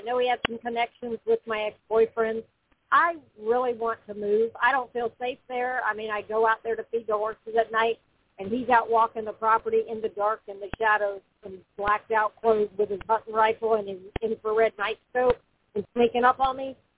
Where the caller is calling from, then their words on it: Florida, United States; Oh, I'm sorry. I'm in Florida.